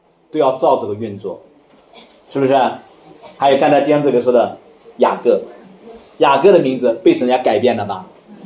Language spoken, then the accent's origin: Chinese; China; 那么我们中国人起名字，现在的起名干什么，都带一点诗情画意